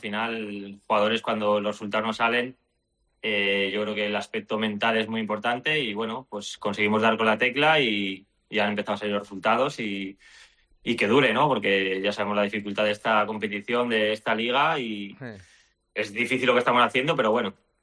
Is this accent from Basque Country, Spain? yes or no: no; Castellón de la Plana, Valencian Community, Spain